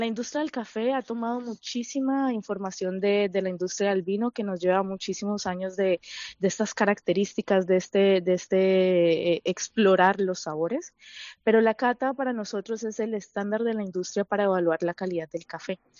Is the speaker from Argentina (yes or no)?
no; Colombia; soy colombiana.